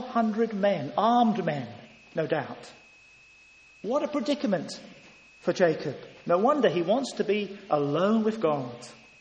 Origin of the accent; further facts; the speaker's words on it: Ghana; I was a young lad in Africa, I was brought up in Ghana, and all the lorries had slogans on the front of them.